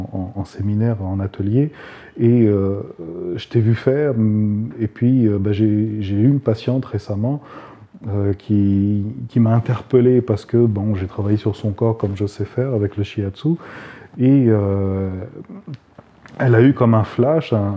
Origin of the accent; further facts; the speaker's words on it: France; also born or lived in Japan; now in Canada; parce que moi je vis au Canada, je viens de France, et puis j'ai fait une grande partie de mes études au Japon.